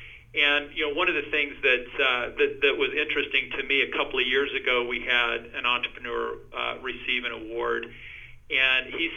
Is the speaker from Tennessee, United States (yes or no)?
no; Texas, United States; I remember growing up in Texas